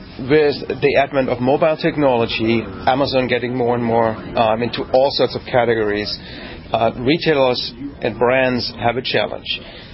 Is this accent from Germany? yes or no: yes; East Germany, Germany; Okay. I grew up in East Germany.